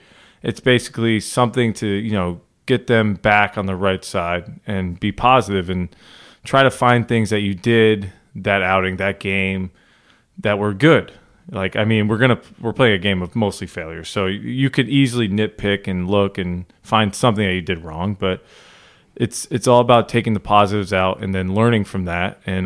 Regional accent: Northeast, United States; I grew up in the Northeast.

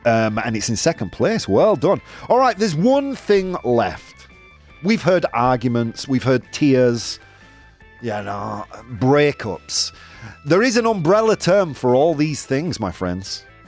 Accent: Bradford, Yorkshire and the Humber, United Kingdom; I am from Bradford. I'm allowed to say these things.

